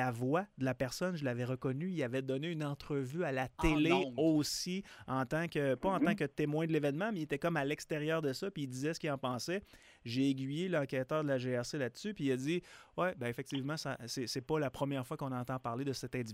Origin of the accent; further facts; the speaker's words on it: Sainte-Marie, Quebec, Canada; J'étais chez nous à Sainte-Marie-de-Beauce.